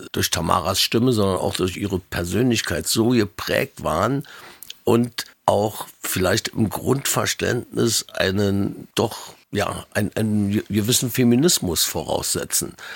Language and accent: German; Berlin, Germany; Berlin. Nicht, weil es die Hauptstadt ist dieses Landes, sondern weil es meine Heimatstadt ist. Da bin ich geboren. Ich bin übrigens, gerade wenn ich mit … auf der Bühne bin, der Einzige, der in Berlin geboren ist.